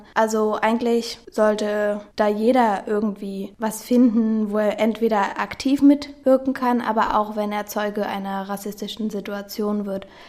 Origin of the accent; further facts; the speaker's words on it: Germany; ich komme zwar aus Deutschland, aber sehe nicht unbedingt deutsch aus, das höre ich sehr oft, eher so ein bisschen in die südlichere Richtung.